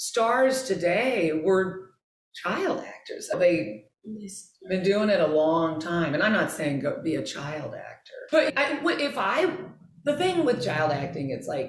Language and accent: English; Kansas City, United States; but I was from Kansas City, so it was like, wow.